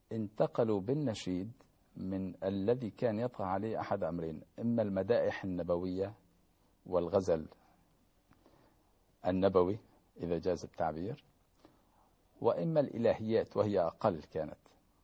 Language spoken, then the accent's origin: Arabic; Syria; عندنا في سوريا